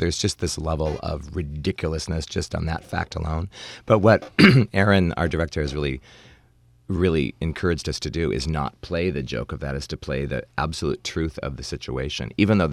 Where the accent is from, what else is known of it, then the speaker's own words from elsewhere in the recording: Montana, United States; both grew up in Montana, but we didn't know each other in Montana at al